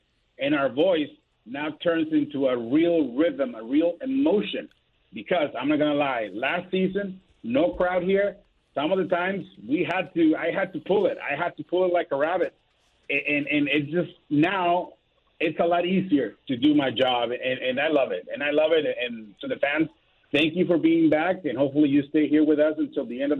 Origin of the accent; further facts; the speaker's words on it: Tijuana, Baja California, Mexico; me born and raised in Tijuana, Mexico, and then grew up a Dodger fan, I hated them both.